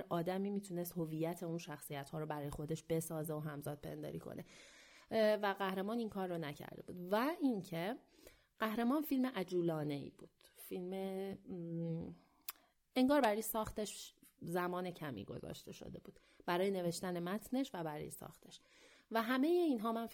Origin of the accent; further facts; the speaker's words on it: Iran; ولی در هر حال خب به عنوان یک ایرانی از اینکه ایران امسال از اسکار جاموند خوشحال نیستم